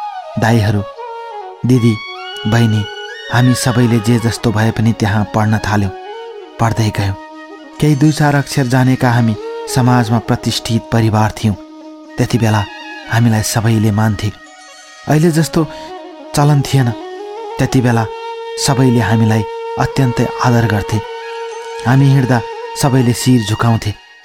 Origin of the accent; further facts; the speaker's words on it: Rajbiraj, Madhesh Province, Nepal; विक्रम सम्बत 2020 सालमा मेरो जन्म राजविराजमा भएको हो। तराईको ठाउँमा जन्मिएकी म घरकी कान्छी छोरी हुँ।